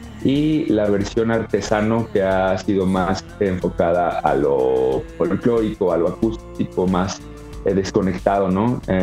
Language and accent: Spanish; San Luis Potosí, Mexico; Yo soy de San Luis Potosí